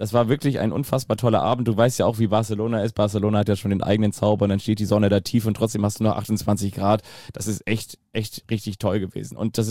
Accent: Kiel, Schleswig-Holstein, Germany; als Kieler

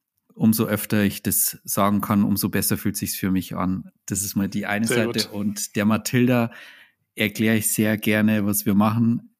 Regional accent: Freyung, Bavaria, Germany; ich komme aus dem Bayerischen Wald, aus Freyung, das ist in der Nähe von Passau.

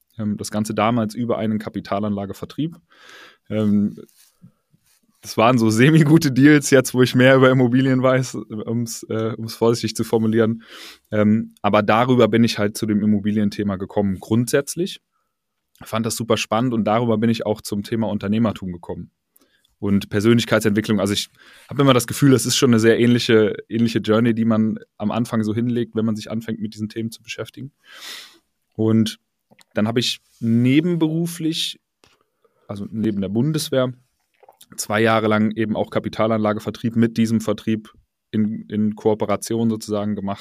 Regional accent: North Rhine-Westphalia, Germany; Ich bin auf einem Dorf in NRW aufgewachsen.

